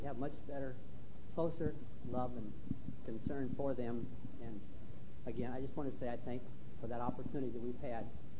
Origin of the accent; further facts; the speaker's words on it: Boise, Idaho, United States; from Boise